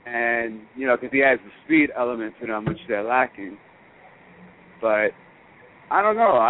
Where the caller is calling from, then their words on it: Bronx, New York, United States; from the Bronx.